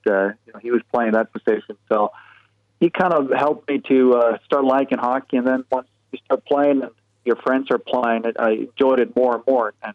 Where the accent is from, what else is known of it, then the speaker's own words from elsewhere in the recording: Sweden; also born or lived in Detroit; and growing up in Sweden, and trying to put everything in writing